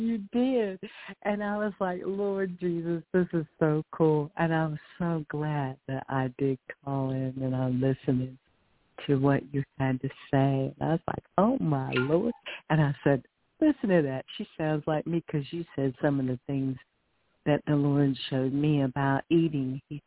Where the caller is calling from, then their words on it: Newport, North Carolina, United States; I'm calling from Newport, North Carolina.